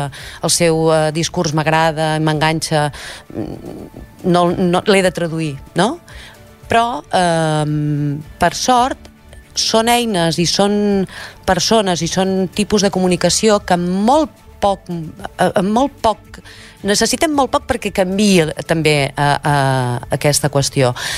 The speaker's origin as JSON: {"language": "Catalan", "region": "Catalonia", "country": "Spain", "said": "que no hem de perdre la dignitat com a catalans i que no hem de perdre l'ús de la llengua catalana"}